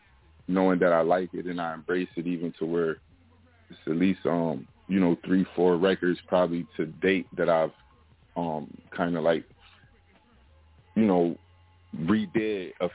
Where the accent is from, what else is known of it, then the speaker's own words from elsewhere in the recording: Buffalo, New York, United States; also born or lived in Toledo, Ohio; you know, I come from the east side of Buffalo. You know, it's a neighborhood we know as Uptown. You know, I was born in Toledo, Ohio.